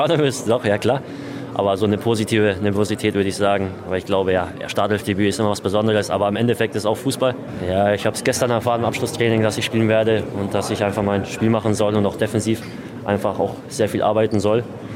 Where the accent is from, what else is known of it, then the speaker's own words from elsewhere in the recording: Munich, Bavaria, Germany; weil ich komme aus München und meine Familie war da.